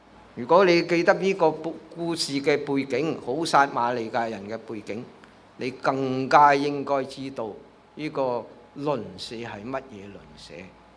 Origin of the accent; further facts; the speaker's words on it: Hong Kong; 他们都是我们香港人的邻舍